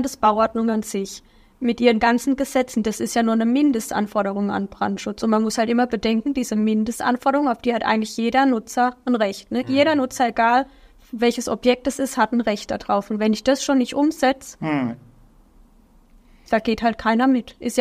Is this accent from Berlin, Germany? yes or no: no; Baden-Württemberg, Germany; now in Karlsruhe, Germany; Aus der Nähe von Freiburg.